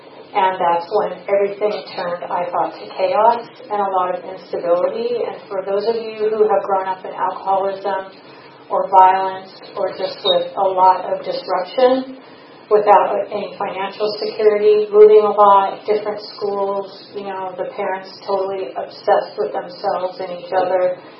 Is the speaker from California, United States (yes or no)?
yes; Los Angeles, California, United States; born there; I was born in Los Angeles, California